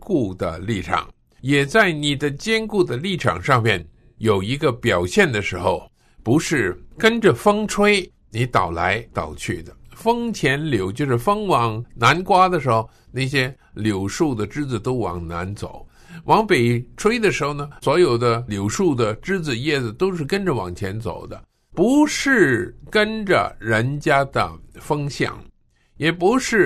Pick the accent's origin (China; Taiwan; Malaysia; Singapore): China; northern China; 我在中国北方长大的，还在念小学的时候呢，我的大姐呢她已经念中学了。